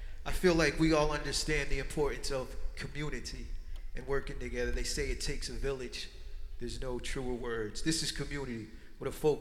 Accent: Philadelphia, Pennsylvania, United States; As I said earlier, we're up from Philadelphia. This next song is an ode to Philadelphia's rich history in disco music.

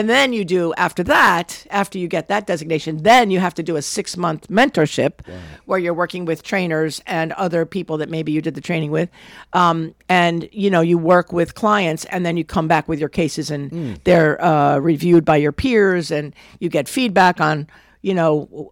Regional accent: Wappingers Falls, New York, United States; I grew up in Wappingers Falls, been in Dutchess County most of my life

